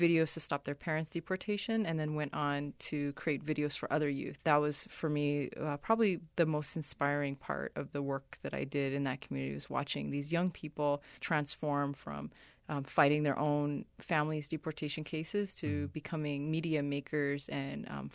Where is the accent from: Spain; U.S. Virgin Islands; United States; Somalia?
Somalia; I'm from Somalia. And, you know, try Googling Somalia.